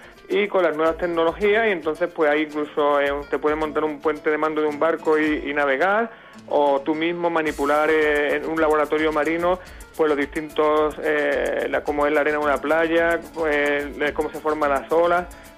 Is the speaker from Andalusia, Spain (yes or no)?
yes; Andalusia, Spain; Y nosotros en Andalucía, que tenemos en la comunidad autónoma con más kilómetros de cos